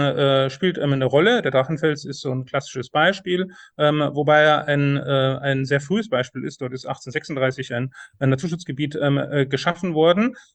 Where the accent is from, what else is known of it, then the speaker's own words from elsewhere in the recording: Bavaria, Germany; wenn ich nach Bayern zurückkomme, ich lebe aktuell in Sachsen, aber wenn ich nach Bayern zurückkomme und ich sehe das indische Springkraut, dann ist das meine Heimat.